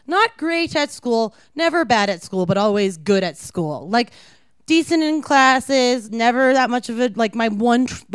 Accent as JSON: {"language": "English", "region": "Maryland", "country": "United States", "tie": "born there", "also_born_or_lived": "Asheville, North Carolina", "said": "So as a small youth, I was born in Maryland. No, I'm not named after it. My parents got separated. My mom, we all moved into my aunt's basement in Asheville, North Carolina for a year."}